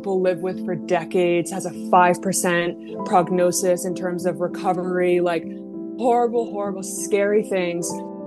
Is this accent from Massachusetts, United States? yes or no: yes; Massachusetts, United States; now in Brooklyn, United States; I'm 28 and I'm living in Brooklyn. I'm from Massachusetts.